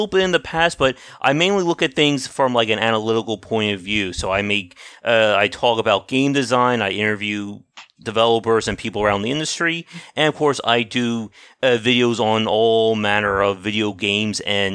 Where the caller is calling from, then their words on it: New Jersey, United States; I am in the United States, New Jersey right now.